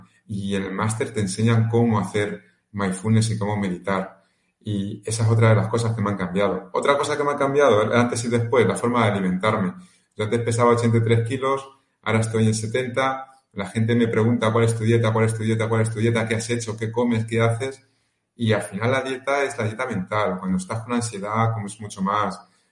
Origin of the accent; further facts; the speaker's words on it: Toledo, Castilla-La Mancha, Spain; yo soy de Toledo, volvía a Toledo, y las vueltas a Toledo eran maravillosas.